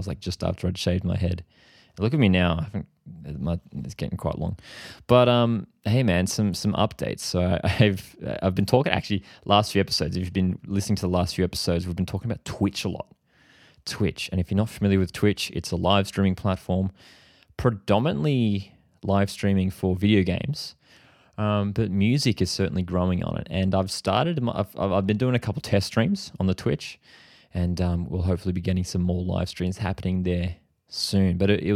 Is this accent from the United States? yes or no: no; Australia; I'm an Australian indie pop artist